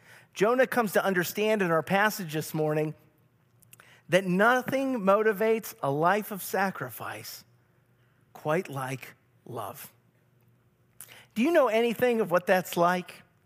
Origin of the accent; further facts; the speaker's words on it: Buffalo, New York, United States; born there; you know I grew up in the city, kind of. I was born in Buffalo. I'm not really a country boy. I didn't grow up on the farm, you know.